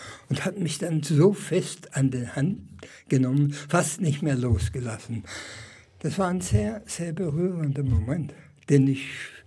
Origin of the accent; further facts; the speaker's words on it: Baden-Württemberg, Germany; Aber ich bin ja im Schwäbischen aufgewachsen